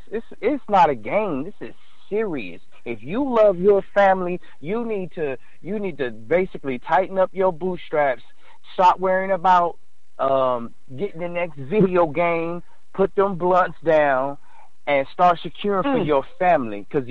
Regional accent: Cincinnati, Ohio, United States; growing up in Cincinnati, Ohio, kind of, well, I ain't going to say kind of, but very impoverished, doing without

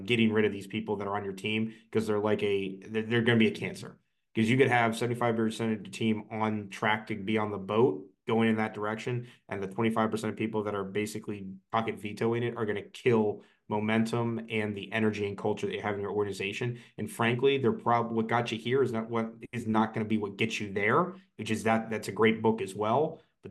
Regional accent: Florida, United States; Now, I grew up in Florida, so I had to Google this word as well when I first read it too.

